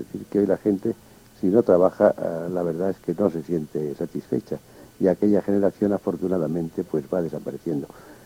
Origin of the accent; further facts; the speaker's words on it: Castile, Spain; A mí como castellano lo que más me hiere